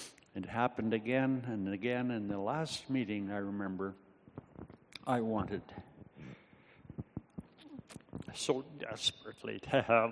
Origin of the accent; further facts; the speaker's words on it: the Prairies, Canada; also born or lived in Vanderhoof; I was born in Vanderhoof. I grew up in the prairies.